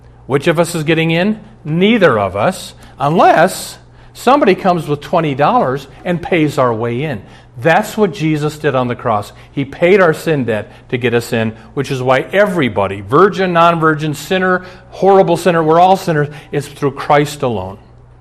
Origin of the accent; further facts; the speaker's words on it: Omaha, Nebraska, United States; We're taping this up in Minneapolis. I grew up in Omaha, 390 miles south.